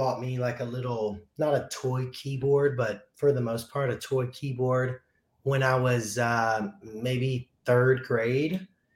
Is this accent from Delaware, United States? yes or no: no; Oxford, Alabama, United States; I grew up in Northeast Alabama, Oxford, yeah. Alabama. It was Oxford. A smaller town when I was there than it is now.